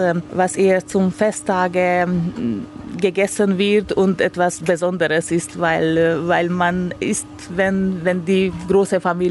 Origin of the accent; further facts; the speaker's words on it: Transylvania, Romania; now in Germany; Ich komme aus Siebenbürgen. Ja, ich bin vor 20 Jahren gekommen nach Deutschland.